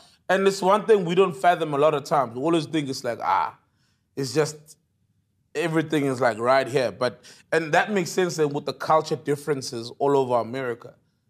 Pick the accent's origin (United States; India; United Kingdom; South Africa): South Africa; Especially we're from South Africa.